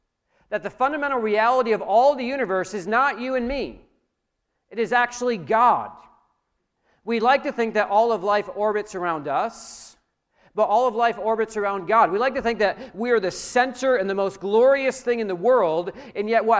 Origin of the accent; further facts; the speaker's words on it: New York, United States; Like, I'm from New York, so I hate everything Boston, okay?